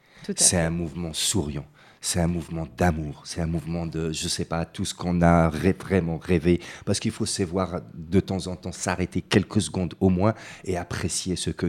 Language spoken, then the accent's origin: French; Algeria; c'est pas juste parce que je suis algérien que je suis en train de dire ça